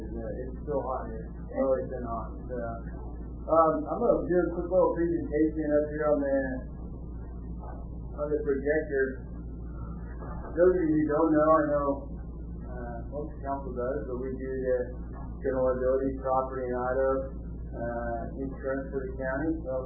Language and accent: English; Moab, Utah, United States; And many of you know, I grew up here in Moab, and I see some people out here in the audience that somewhat raised me.